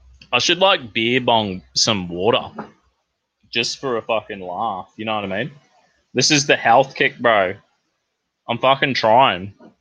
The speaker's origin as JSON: {"language": "English", "country": "New Zealand", "tie": "born or raised there", "also_born_or_lived": "Brisbane, Australia", "said": "I was born in New Zealand. My first memories were like living in Australia. I remember growing up in Brisbane and then next minute I did year one in Brisbane, and then my grandparents got sick in New Zealand, so we went to New Zealand"}